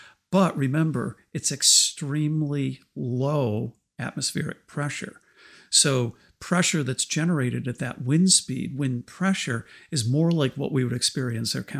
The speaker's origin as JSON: {"language": "English", "country": "United States", "said": "As an American, I'd say MacGyver on Mars, right?"}